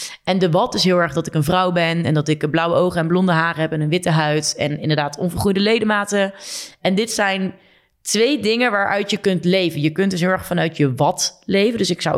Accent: Groesbeek, Gelderland, Netherlands; now in Nijmegen, Netherlands; Ik kom uit Groesbeek, een dorpje naast Nijmegen. Daar woonden mijn ouders nog steeds.

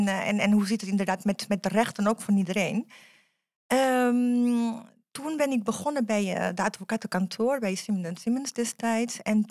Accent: Catalonia, Spain; now in Netherlands; Ik kom uit Catalonia, dus vandaar dat we exotische klinken.

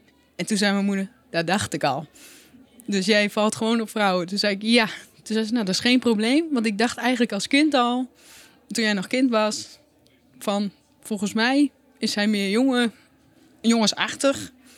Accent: Groningen, Netherlands; Ik ben opgegroeid in het Westerkwartier.

